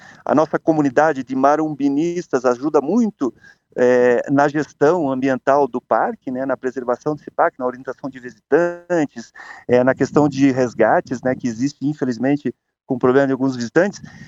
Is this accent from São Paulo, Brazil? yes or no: no; Foz do Iguaçu, Paraná, Brazil; also born or lived in Curitiba; Eu nasci em Foz do Iguaçu, até os 12 anos eu morei dormindo no mato e sempre visitando as cataratas do Iguaçu